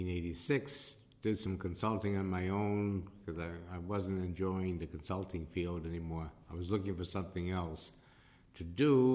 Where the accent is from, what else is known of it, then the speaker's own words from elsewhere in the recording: Oak Park, Illinois, United States; Well, I was born in Oak Park, Illinois. Lived there until after we were married, went to school there